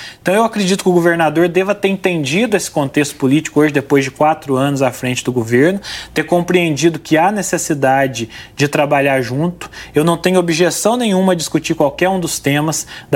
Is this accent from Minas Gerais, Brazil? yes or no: yes; Minas Gerais, Brazil; eu venho de um município pequeno, mas eu tive que ter muita posição enquanto prefeito. Eu venho do sul de Minas